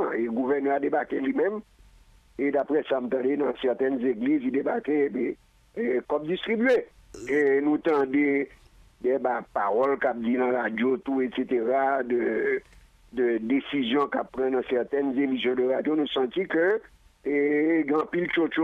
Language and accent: French; Haiti; en tant qu'haïtien, en tant que monde qui est conscient de appartenance li